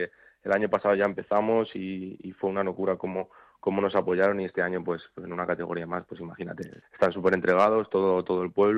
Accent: Valdemoro, Community of Madrid, Spain; defendiendo al club de mi pueblo. Y bueno, y esperemos que sigamos tirando para arriba y que se siga escuchando Valdemoro en el fútbol madrileño.

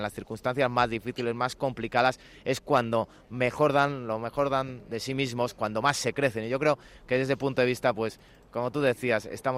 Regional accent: Madrid, Community of Madrid, Spain; como madrileño, que yo nací aquí, que he vivido toda mi vida aquí

